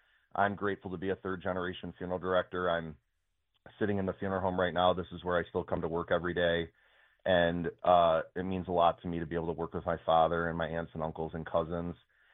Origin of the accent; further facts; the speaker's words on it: Detroit, Michigan, United States; like so many Detroiters, I grew up on Dutch Girl.